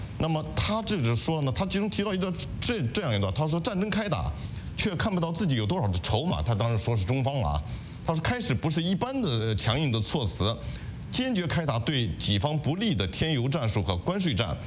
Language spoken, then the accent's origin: Chinese; China; 我们中国人